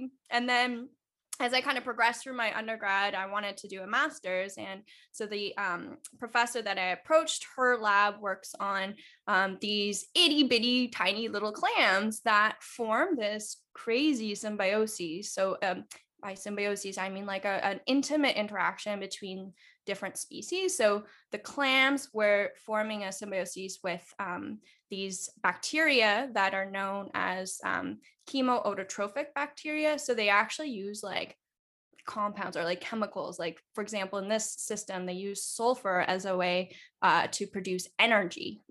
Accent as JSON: {"language": "English", "country": "Canada", "said": "but I am Canadian."}